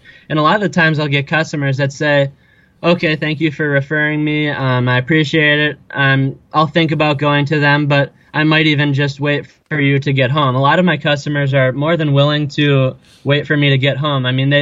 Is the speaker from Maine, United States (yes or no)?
no; Arlington Heights, Illinois, United States; So I'm from Arlington Heights, Illinois, which is about 45 minutes west of downtown Chicago.